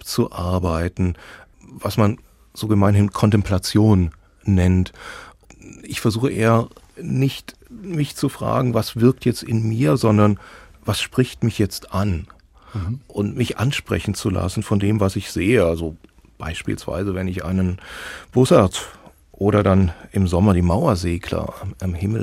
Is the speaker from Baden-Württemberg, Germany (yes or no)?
no; Oberndorf, Thuringia, Germany; also er hat sich mit der Chronik des Dorfs, Oberndorf, wo ich aufgewachsen bin, beschäftigt